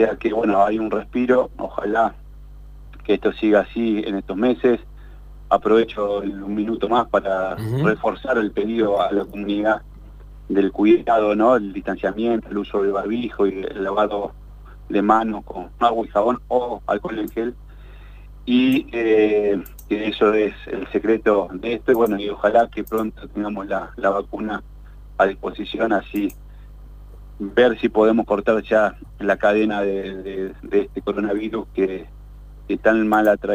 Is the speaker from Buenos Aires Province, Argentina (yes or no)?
no; Cutral Có, Neuquén, Argentina; bueno, yo soy de Cutralco.